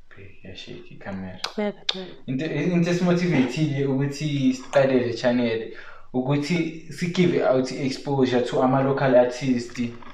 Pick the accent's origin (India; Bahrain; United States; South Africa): South Africa; Gauteng; from the East Rand.